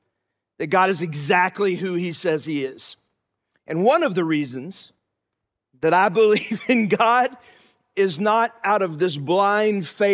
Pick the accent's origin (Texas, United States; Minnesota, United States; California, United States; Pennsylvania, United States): Texas, United States; I say y'all a lot. I'm from Texas. I apologize.